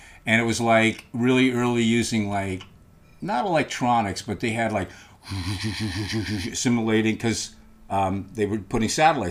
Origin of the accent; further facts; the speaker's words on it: Alberta, Canada; I came from Northern Alberta.